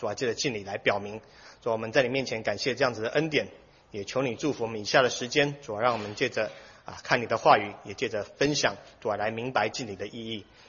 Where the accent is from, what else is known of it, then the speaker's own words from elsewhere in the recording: Taiwan; 不然如果是要讲到说像我的故乡台湾